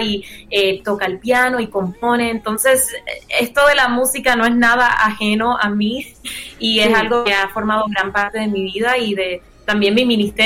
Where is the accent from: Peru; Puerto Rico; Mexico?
Puerto Rico; also born or lived in Miami; mi familia es cubana, como dijiste, yo nací en Miami y crecí en Puerto Rico, entonces me identifico mucho con la cultura puertorriqueña